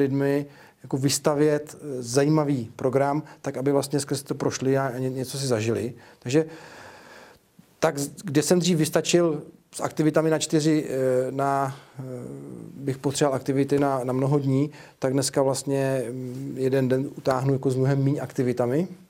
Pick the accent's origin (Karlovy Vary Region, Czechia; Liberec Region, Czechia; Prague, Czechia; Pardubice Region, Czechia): Prague, Czechia; moved away as an adult; Úplně, já jsem původně Pražák. Jsem odešel z Prahy a odešel jsem žít na Hrad Točník.